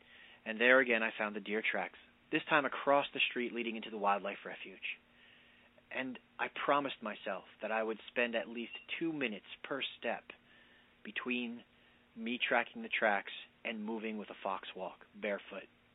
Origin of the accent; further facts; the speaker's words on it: New Jersey, United States; When I was growing up in the Pine Barrens, there were cottontails everywhere